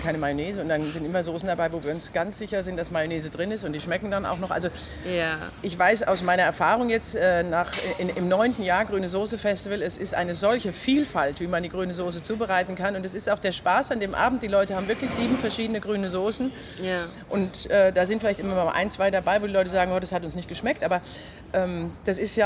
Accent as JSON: {"language": "German", "town": "Frankfurt", "region": "Hesse", "country": "Germany", "said": "Ich bin Frankfurterin tatsächlich."}